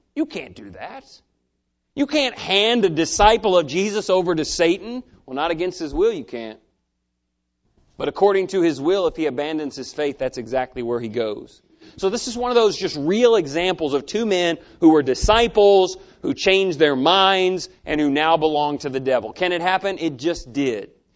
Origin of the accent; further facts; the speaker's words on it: Humble, Texas, United States; I grew up worshiping in Humble, Texas, and the preacher there was and is Mr. Steve Fontenot.